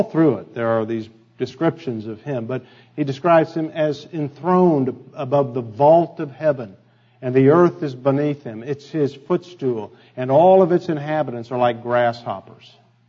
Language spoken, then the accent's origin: English; Kansas City, United States; I thought of my own experience as a boy growing up in Kansas City. Every year it snows there.